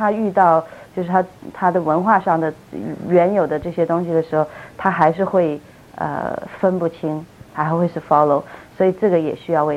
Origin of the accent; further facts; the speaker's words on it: China; 也许让我们中国人，因为我们的样子跟他们非常的像，皮肤颜色各方面